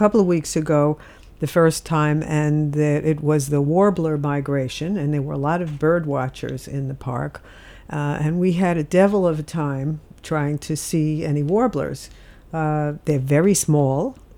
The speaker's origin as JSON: {"language": "English", "town": "New York City", "region": "New York", "country": "United States", "tie": "born or raised there", "said": "I grew up and born in New York and lived all my life there"}